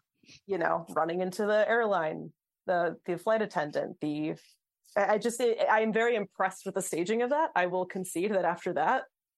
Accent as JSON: {"language": "English", "region": "New Jersey", "country": "United States", "tie": "born or raised there", "said": "And I grew up in Jersey, and New York was right there, but far enough away that I could not access it myself."}